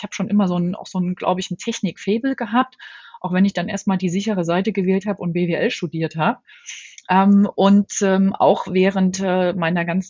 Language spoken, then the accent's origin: German; Leipzig, Saxony, Germany; Also, ich sag mal, ich liebe natürlich immer noch meine Heimatstadt. Ja, Leipzig ist eine fantastische Stadt